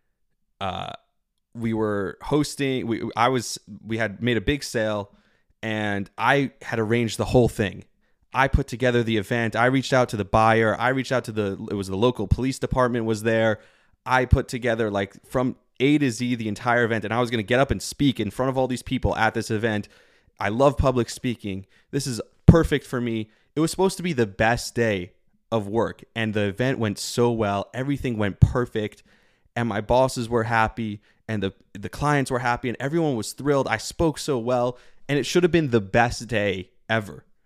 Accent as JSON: {"language": "English", "region": "New Jersey", "country": "United States", "tie": "born or raised there", "also_born_or_lived": "many other places", "said": "And the teams I love most are those teams who play in New York, growing up in New Jersey. Then many other places, as my family bounced around a bit, I always connected in a special way with sports."}